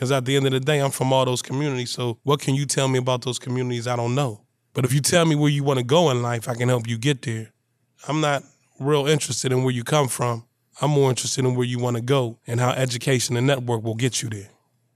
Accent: Pittsburgh, Pennsylvania, United States; So when I got to Norfolk State, I'm from Pittsburgh, so I had never been on the beach.

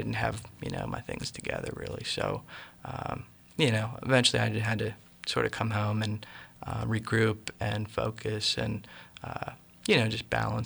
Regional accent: Shaler, Pennsylvania, United States; I grew up in Shaler, you know, just outside of Pittsburgh, and played guitar probably since 8th grade, 9th grade.

